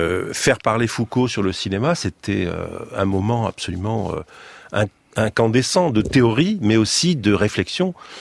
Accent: Sousse, Sousse Governorate, Tunisia; moved away; Parce qu'on habitait à Sousse, en Tunisie. Je suis né à Sousse, en Tunisie. C'était milieu des années 50.

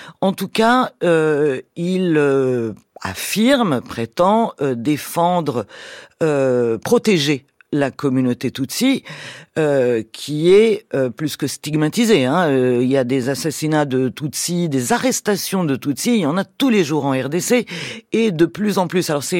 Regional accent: France; En fait, nous, en tant que Français, on n'a été absolument pas avertis.

